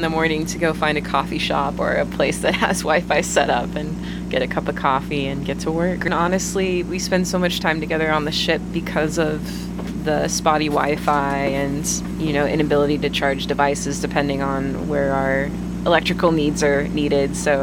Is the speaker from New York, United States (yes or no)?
no; Bainbridge Island, Washington, United States; I'm originally from Bainbridge Island, so I met with them actually in April a few times while we were interviewing folks in Seattle.